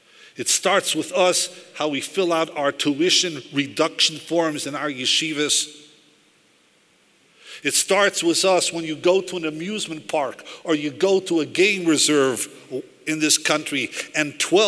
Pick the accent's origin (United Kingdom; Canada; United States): United States; Seattle, Washington; He was a Galitzianer Yid that came to Seattle, Washington, my hometown, in the early part of the 1900s.